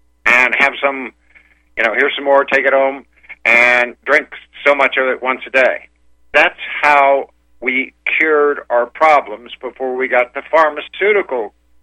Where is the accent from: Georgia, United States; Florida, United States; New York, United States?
Florida, United States; born there; hey, I was born in Florida, and I know what good-tasting catfish is